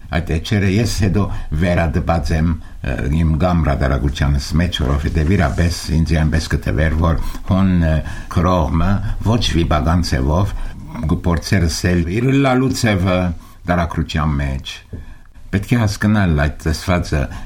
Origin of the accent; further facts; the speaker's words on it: Paris, Île-de-France, France; moved away as an adult; now in United States; Ես Փարիզ ծնած եմ, Փարիզ մեծած, ուշ ամերիկա անցած եմ